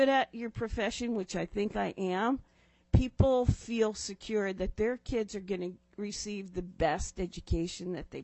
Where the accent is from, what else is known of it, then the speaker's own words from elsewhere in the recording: Fairbanks, Alaska, United States; I'm from Fairbanks, Alaska.